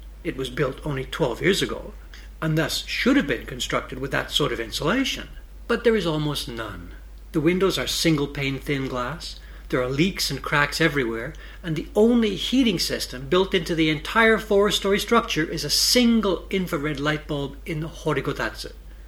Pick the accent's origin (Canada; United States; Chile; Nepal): Canada; now in Tokyo, Japan; I'm indoors in a modern Japanese home, and it's freezing in here. When I meet people for the first time, and they learn that I am from Canada